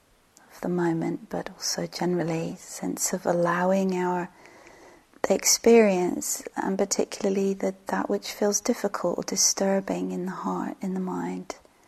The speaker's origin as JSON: {"language": "English", "country": "United Kingdom", "moved": "yes", "said": "some of the things happening in my home country."}